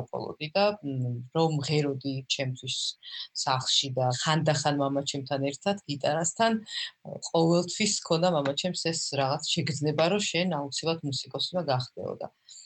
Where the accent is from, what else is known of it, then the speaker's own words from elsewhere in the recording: Kyiv, Kyiv City, Ukraine; მე ბავშვობაში დავდივი ფოლკლორულ ანსამბლში კიევში 6 წლიდან 17 წლამდე, ნუ იქ გავიზარდე რა.